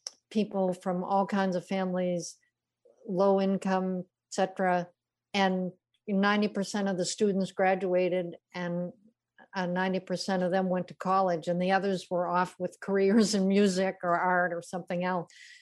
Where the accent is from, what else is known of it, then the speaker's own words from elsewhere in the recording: Massachusetts, United States; And I've seen this in my home state of Massachusetts.